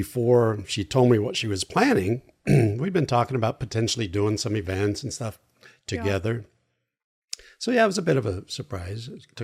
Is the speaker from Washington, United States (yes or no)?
yes; Washington, United States; You know, I'm from there. I'm born and raised in the Yakima Valley.